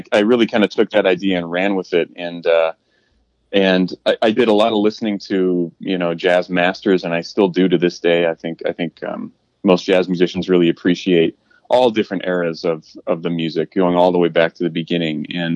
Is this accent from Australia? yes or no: no; Illinois, United States; I'm from the suburbs. I'm from the Chicago suburbs.